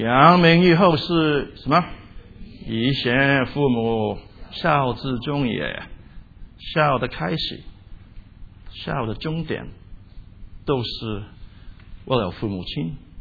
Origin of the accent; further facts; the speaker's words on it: Guangdong, China; Chinese is a second language; 因为我是广东人在讲官话